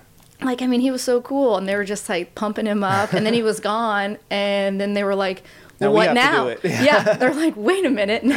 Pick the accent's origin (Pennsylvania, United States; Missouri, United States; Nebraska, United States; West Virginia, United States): Missouri, United States; Sturtsville; I went to Sturtsville. I grew up in Sturtsville, then went to St. Joe Christian, of course, Missouri Western.